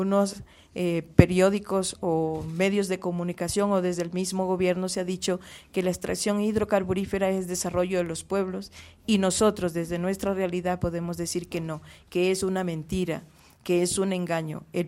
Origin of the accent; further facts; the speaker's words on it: Sucumbíos, Ecuador; de la Amazonía Ecuatoriana, principalmente de Sucumbíos y representando también a la provincia de Orellana